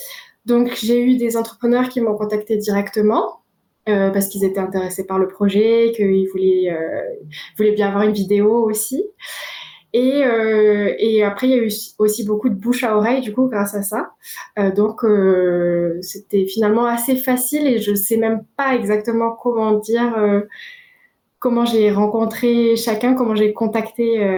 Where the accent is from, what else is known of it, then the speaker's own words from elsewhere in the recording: France; moved away as an adult; now in Madagascar; mon père est français et ma mère est malgache et même si j'ai grandi en France